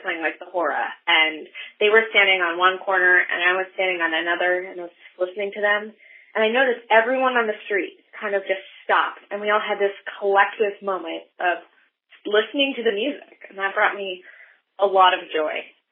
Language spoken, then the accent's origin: English; Seattle, Washington, United States; I'm from Seattle.